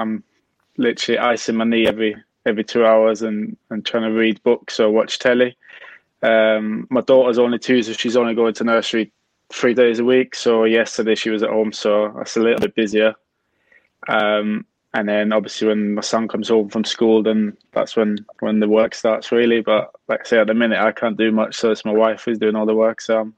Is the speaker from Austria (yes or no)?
yes; Vienna, Austria; obviously I'm from Vienna. So like in Austria, there's 9 different kind of areas that you play against.